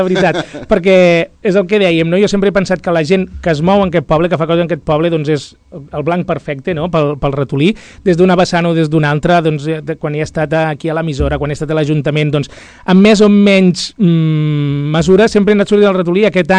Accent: Catalonia, Spain; ho faig extensiu a la meva comarca, perquè jo sempre també he tingut molt aquesta visió de la Conca de Barberà. Som una comarca molt petita

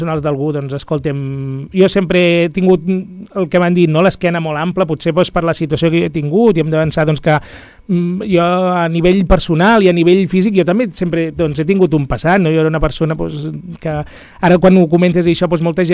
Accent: Catalonia, Spain; ho faig extensiu a la meva comarca, perquè jo sempre també he tingut molt aquesta visió de la Conca de Barberà. Som una comarca molt petita

